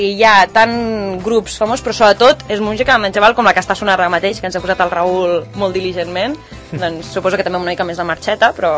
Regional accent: Barcelona, Catalonia, Spain; sóc de Barcelona.

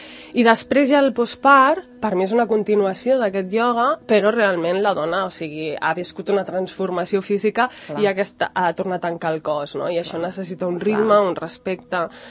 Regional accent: Sant Cugat del Vallès, Catalonia, Spain; En realitat, bàsicament estic a Sant Cugat, perquè jo sóc de Sant Cugat i m'agrada treballar a prop de casa

